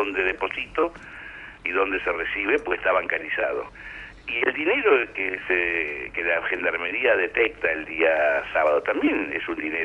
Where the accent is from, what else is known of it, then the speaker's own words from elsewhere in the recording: Argentina; Me ha ido bien, me ha ido regular y me ha ido mal como cualquier argentino.